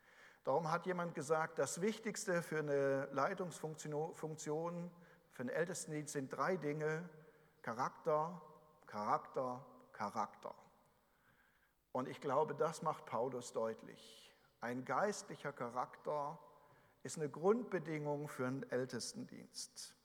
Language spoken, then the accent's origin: German; Germany; Ich möchte jetzt nicht seine Politik beurteilen, das kann ich als Deutscher, ist so ein bisschen anmaßend zu sagen, was ist falsch oder richtig.